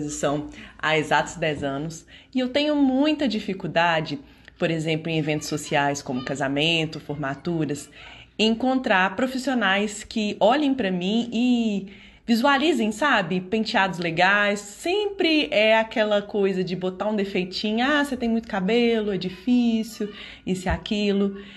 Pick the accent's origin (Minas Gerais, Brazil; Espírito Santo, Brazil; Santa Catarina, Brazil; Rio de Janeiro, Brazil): Minas Gerais, Brazil; eu tenho 31 anos, eu sou de Minas Gerais.